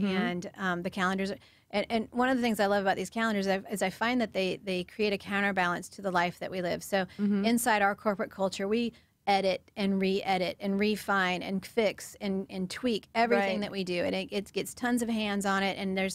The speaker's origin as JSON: {"language": "English", "region": "Nebraska", "country": "United States", "tie": "born or raised there", "also_born_or_lived": "Texas", "said": "So I lived in the Midwest growing up. I grew up in Nebraska."}